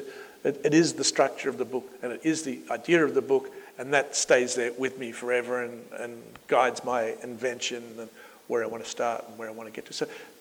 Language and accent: English; Australia; but I'm an Australian. I think if I was an American writer, actually, they probably wouldn't be reading it, but I'm an Australian writer.